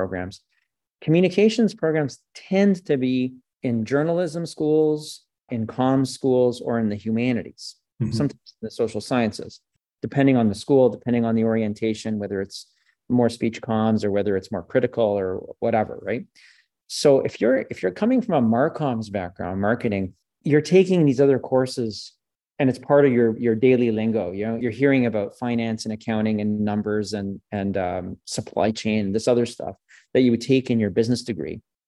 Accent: Canada; first language French; English is a second language; So for example, as a Francophone, French is my first language, the French Canadian, I should say, I do a lot of translation for friends and family.

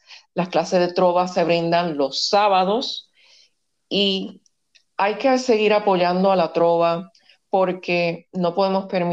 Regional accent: Puerto Rico; No somos puertorriqueños sin la trova que nos caracteriza.

